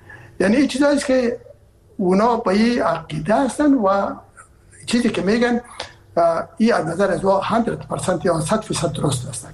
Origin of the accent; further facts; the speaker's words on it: Herat, Afghanistan; ما که هستم از هرات هستم و پدر و مادر من هرات هستن،